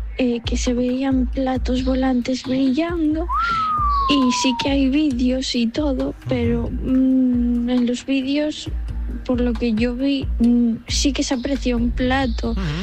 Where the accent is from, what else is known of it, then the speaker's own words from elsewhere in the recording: As Pontes, Galicia, Spain; Pues la leyenda urbana es que aquí en Aspontes, en Galicia